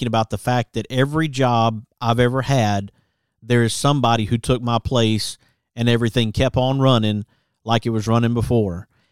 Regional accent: Alabama, United States; just tell them you want to make tortillas being born and raised in Alabama.

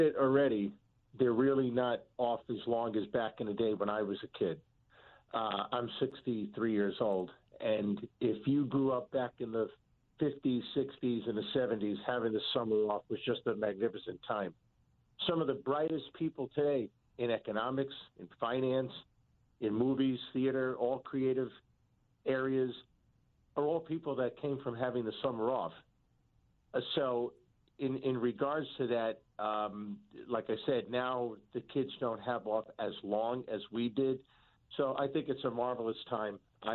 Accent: New York, United States; Where I grew up on Long Island was on 40 by 100. We had a village pool. We had Christopher Morley Park.

